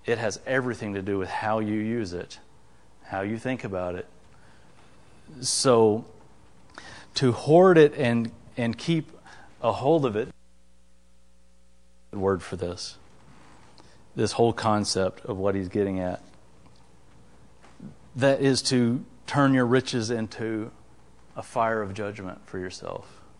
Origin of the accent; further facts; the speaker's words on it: United States; We realize, I mean, just being an American, we're rich compared to the whole world.